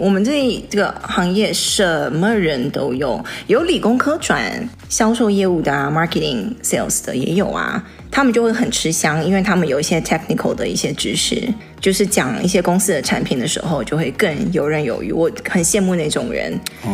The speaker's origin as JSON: {"language": "Chinese", "country": "Taiwan", "tie": "born or raised there", "moved": "yes", "lives_now": "United States", "said": "我在台湾长大的，什么时候我几岁的时候来美国的时候"}